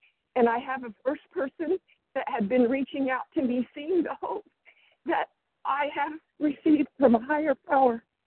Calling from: Tulsa, Oklahoma, United States; and I'm calling from Tulsa, Oklahoma, and I also live part-time in Coppell, Texas as well. So kind of between two states.

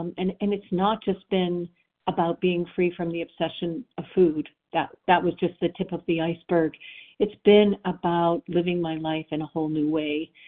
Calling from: Colorado, United States; from Colorado

